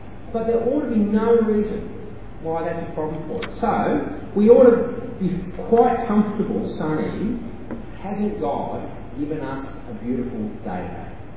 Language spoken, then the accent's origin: English; Australia; Because how you relate to one another as Australian males is you have to put one another down.